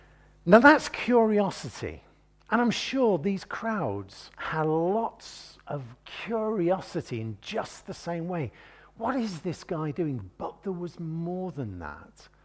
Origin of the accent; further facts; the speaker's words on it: Warrington, North West England, United Kingdom; I come from Warrington, Cheshire. Was in Lancashire. When I was 14, it became Cheshire. They moved the boundaries. I'm a Warringtonian by birth, which is why I talk with a funny accent.